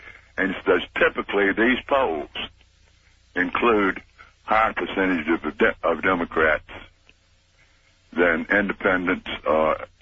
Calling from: New Orleans, Louisiana, United States; Yeah, I'm calling from New Orleans.

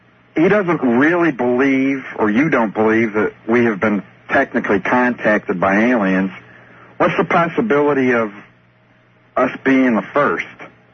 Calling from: Peoria, Illinois, United States; from Peoria.

